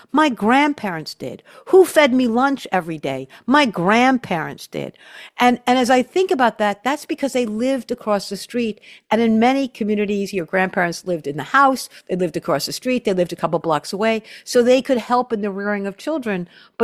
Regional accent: Hicksville, New York, United States; I grew up on Long Island. I grew up in a town called Hicksville. Guess where my grandparents lived? Across the street.

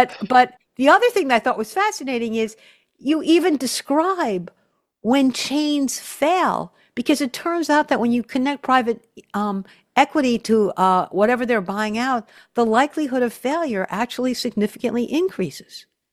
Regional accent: Hicksville, New York, United States; I grew up on Long Island. I grew up in a town called Hicksville. Guess where my grandparents lived? Across the street.

